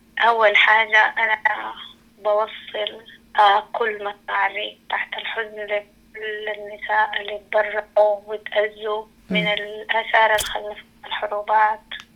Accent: El Geneina, West Darfur, Sudan; من مواليد الجنينة. اتولدت وتربيت في الجنينة.

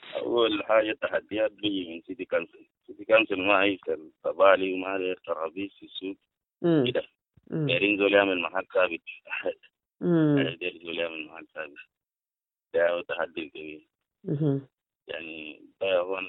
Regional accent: South Sudan; بالرغم أنا إنسان جنوبي وكده أصل الناس بيقولوا لي أنا دارفوري

